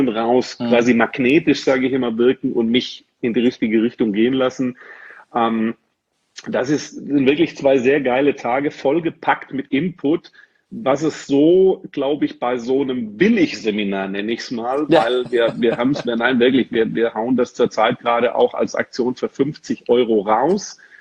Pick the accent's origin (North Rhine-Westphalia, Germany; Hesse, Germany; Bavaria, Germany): North Rhine-Westphalia, Germany; Dortmund; hier bei mir in meiner Heimatstadt Dortmund.